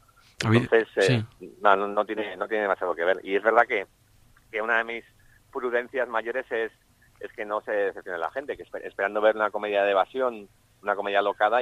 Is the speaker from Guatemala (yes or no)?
no; San Sebastián, Basque Country, Spain; yo que soy de San Sebastián